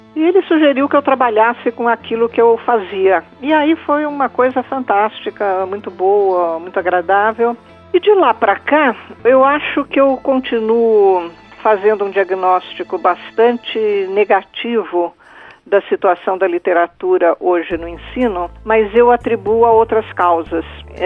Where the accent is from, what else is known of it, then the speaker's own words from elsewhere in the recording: Santos, São Paulo, Brazil; Eu fui uma menina, fui criada em Santos, eu era a filha mais velha, tenho dois irmãos menores.